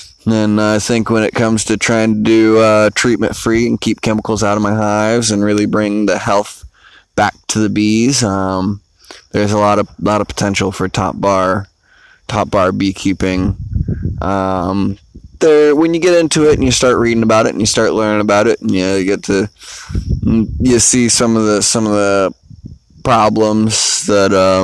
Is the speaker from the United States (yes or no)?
yes; St. Petersburg, Florida, United States; I'm 26 years old. I'm from St. Petersburg, Florida, where I grew up most of my life.